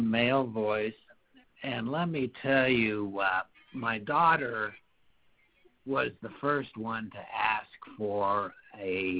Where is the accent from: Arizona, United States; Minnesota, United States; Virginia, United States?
Minnesota, United States; I just sound like me, but we grew up in Minnesota. I'm not looking for a specialized accent.